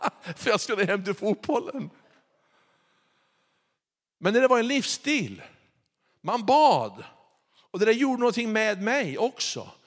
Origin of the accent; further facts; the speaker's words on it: Kramfors, Västernorrland County, Sweden; vi är uppvuxna tillsammans uppe i Ångermanland i Kramfors.